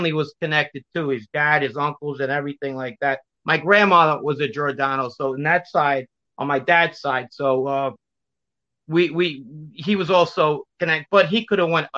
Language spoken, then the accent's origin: English; Ridgewood, New York, United States; And most of the kids that I grew up with in Ridgewood later on, like in my 12, 13, in my teen years, they were also in the similar situation.